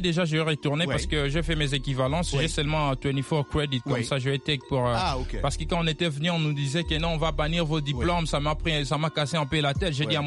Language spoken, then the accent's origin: French; Kinshasa, DR Congo; moved away as an adult; now in United States; Je suis originaire du Congo, Kinshasa.